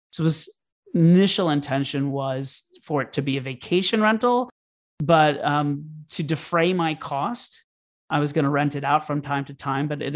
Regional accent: Orlando, Florida, United States; moved away as an adult; Sure. I grew up in Orlando, Florida. I moved to New York to pursue a career in theater.

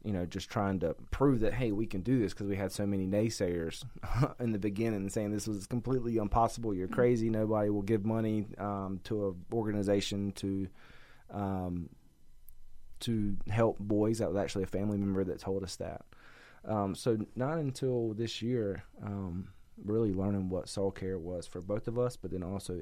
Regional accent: North Carolina, United States; because I'm from North Carolina at the, you know, closer to the beach.

